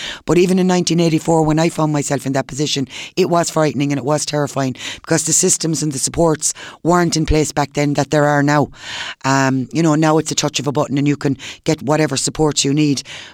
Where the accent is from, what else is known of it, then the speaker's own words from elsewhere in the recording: Cork, Munster, Ireland; born there; I was born in Besborough in 1966.